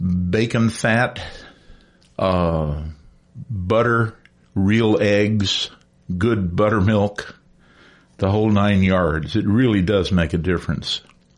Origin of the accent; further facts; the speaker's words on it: Arkansas, United States; now in Ames, United States; I came here from Arkansas, and because of that, I have a little bit of experience with Southern cooking.